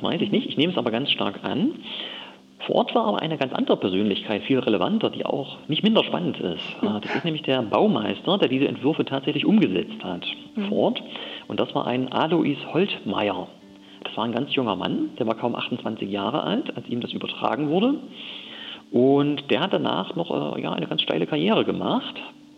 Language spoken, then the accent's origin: German; Jena, Thuringia, Germany; now in Rudolstadt, Germany; Ich bin ursprünglich aus Jena stammend, aber das ist ja nicht ganz so weit und fühle mich in Rudolstädter schon ganz wohl.